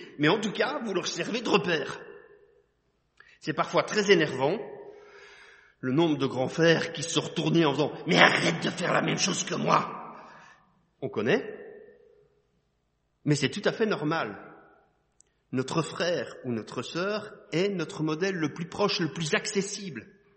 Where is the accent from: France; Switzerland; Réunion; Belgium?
Belgium; Liège, Wallonia; Je suis originaire de Liège et j'y suis retourné pour une occasion particulière.